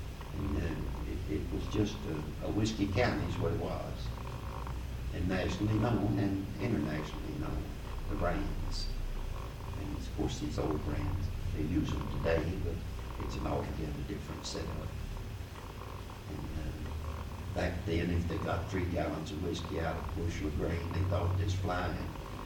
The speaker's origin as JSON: {"language": "English", "town": "Lawrenceburg", "region": "Kentucky", "country": "United States", "said": "if you don't have pride in your home, in your home state"}